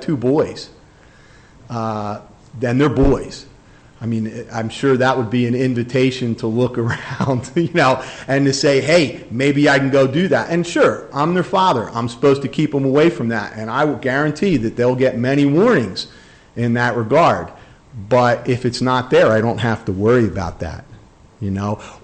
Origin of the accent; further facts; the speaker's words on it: New Jersey, United States; now in Virginia, United States; I don't know if you can tell by my accent, but I'm not a native Virginian. I was born and raised in New Jersey.